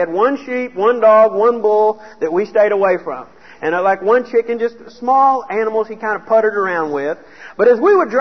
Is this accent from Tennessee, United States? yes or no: no; Dallas, Texas, United States; I grew up in Dallas. We'd make the trek about twice a year out to Wolf City.